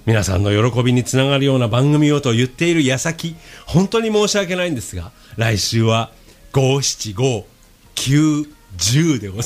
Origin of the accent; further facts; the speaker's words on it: Yokosuka, Kanagawa, Japan; やっぱり横須賀出身だし ね